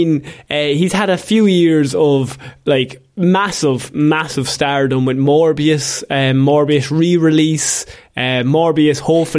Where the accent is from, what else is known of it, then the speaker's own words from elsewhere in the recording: Ireland; As an Irish person, we're going to call him No Crack, and we're going to call him Bad Vibes.